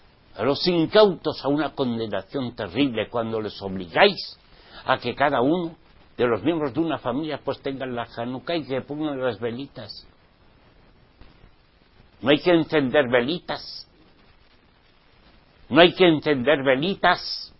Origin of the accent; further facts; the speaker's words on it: Spain; born there; Pues yo nací en España y hablo español.